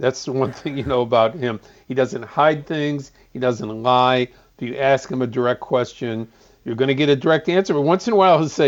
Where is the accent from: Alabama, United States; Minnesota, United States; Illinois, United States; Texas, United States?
Illinois, United States; Chicago; We can question it all we want because we're from Chicago.